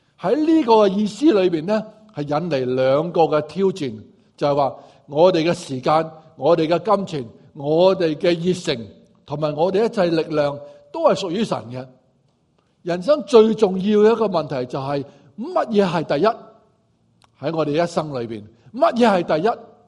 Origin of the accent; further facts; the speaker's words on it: Guangdong, China; accent: Cantonese; 用我们广东话来讲，就是不可以一脚踏两船。